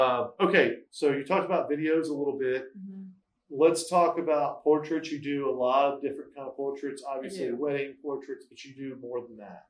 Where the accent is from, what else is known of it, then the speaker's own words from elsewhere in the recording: Louisiana, United States; Well, I grew up in Louisiana, so